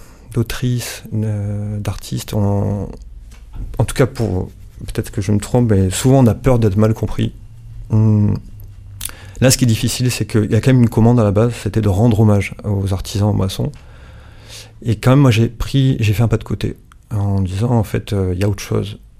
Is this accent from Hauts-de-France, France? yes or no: no; Auvergne-Rhône-Alpes, France; Je suis originaire du sud d'Ardèche, j'ai quand même grandi à la campagne, hein, en lien avec non loin souvent des rivières.